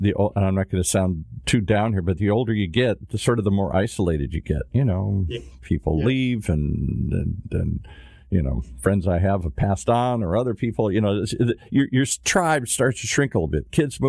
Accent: Michigan, United States; also born or lived in Minnesota; I was born in Minnesota and then lived in Michigan most of my life. So I understand that Midwestern mentality back there.

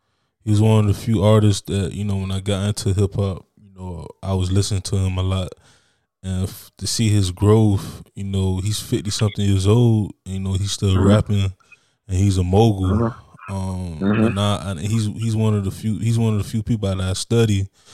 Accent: Miami, Florida, United States; I'm from Miami, I'm from the South

